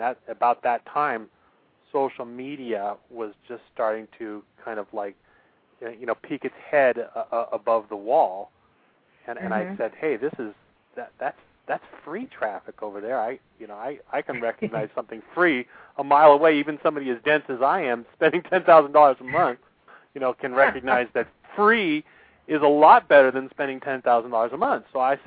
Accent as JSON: {"language": "English", "town": "Los Angeles", "region": "California", "country": "United States", "tie": "born or raised there", "said": "because I grew up in Los Angeles, so the only thing that gets me excited is when our local lake freezes over"}